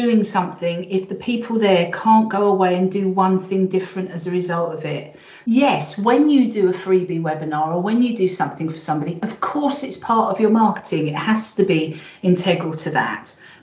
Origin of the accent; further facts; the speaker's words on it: London, United Kingdom; also born or lived in Suffolk; But I'm primarily a Londoner. And it's a really strange transition, because I grew up in West London but could never afford to live there. So I had to move to East London before it became trendy.